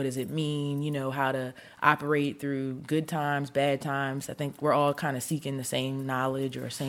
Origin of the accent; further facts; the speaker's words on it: Philadelphia, Pennsylvania, United States; I'm an artist from Philadelphia, and I worked on the Whitman 200 Art and Democracy Project.